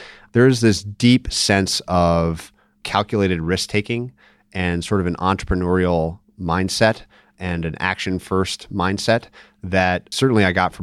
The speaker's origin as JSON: {"language": "English", "region": "Minnesota", "country": "United States", "said": "I'm actually from Minnesota. It's where a lot of my family is from as well."}